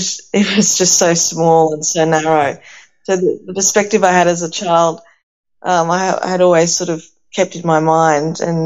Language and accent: English; Athens, Attica, Greece; now in Australia; And where I was born in Athens and grew up in a unit complex, an apartment, a small apartment.